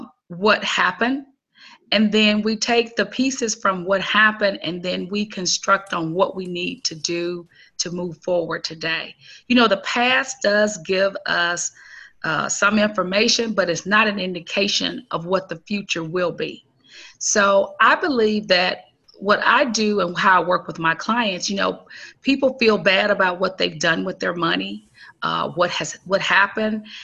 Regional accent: Macon, Mississippi, United States; I grew up in Mississippi in the northeastern part of Mississippi, in rural Mississippi, Macon, Mississippi, and I went to school at Mississippi State University in Starkville

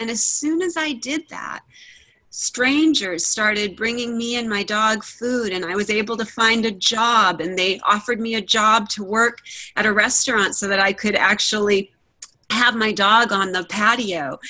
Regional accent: Massachusetts, United States; moved away as an adult; I moved here from Massachusetts when I was 21, and I've been here over 20 years now. So I've been just, I love it here. This is, you know, home, my home now. I go back to visit, but I was from, grew up in Massachusetts.

